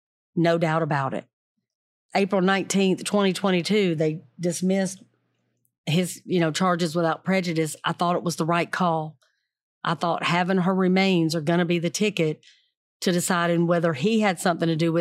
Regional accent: the South, United States; I mean, I know I'm from the South

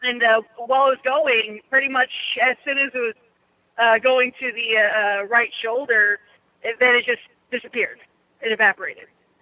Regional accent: California, United States; I'm actually truck driving in Oregon right now. I'm originally from California.

